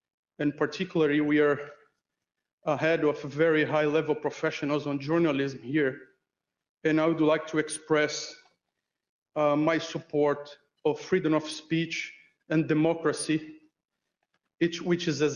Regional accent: Brazil; I'm from Brazil.

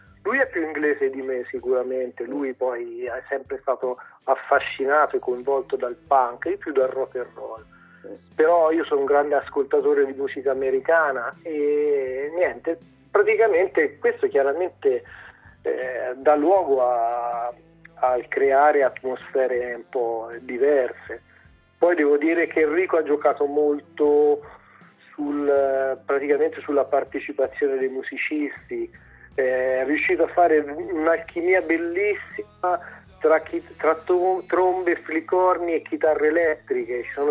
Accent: Umbria, Italy; born there; Io vivo in Toscana e sono nato in Umbria.

